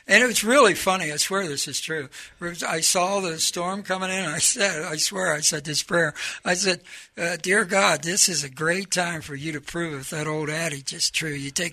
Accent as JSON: {"language": "English", "region": "Florida", "country": "United States", "said": "In Vermont, outside of Bennington, and I'm from Florida, so I know about inclement weather."}